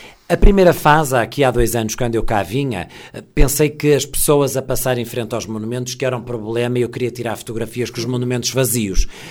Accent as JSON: {"language": "Portuguese", "region": "Norte", "country": "Portugal", "tie": "born or raised there", "said": "Eu sou melhor e consigo vender bem o Minho, porque eu cresci no Minho e, acima de tudo, sou um apaixonado pelo Minho."}